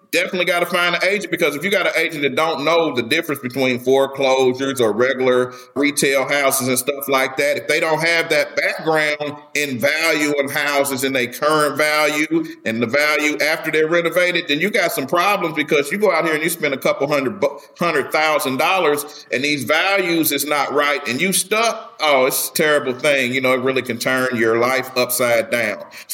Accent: Midwest, United States; So I come from the Midwest.

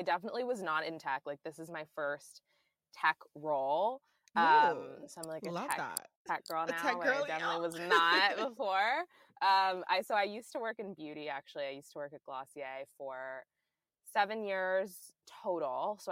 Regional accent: Washington, District of Columbia, United States; now in New York, United States; I'm from New York, or I'm not from New York. I'm from DC, but I live in New York.

